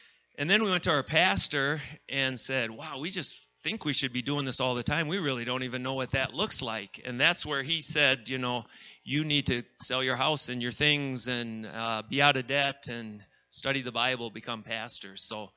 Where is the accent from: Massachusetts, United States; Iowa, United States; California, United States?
Iowa, United States; And I'm from Iowa, and I'm like, well, international's a tractor.